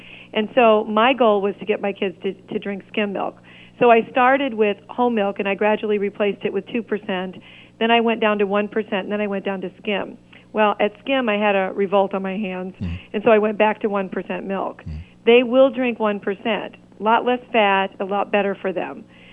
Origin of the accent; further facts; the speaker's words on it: the North, United States; I don't know if you, and I'm from the North, we say pop in the North, but so for all those Northerners listen, it's pop.